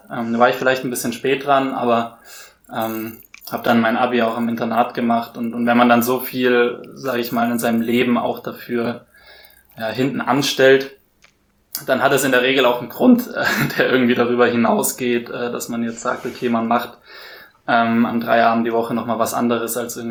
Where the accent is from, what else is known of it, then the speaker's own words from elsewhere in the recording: Würzburg, Bavaria, Germany; ich bin in Würzburg aufgewachsen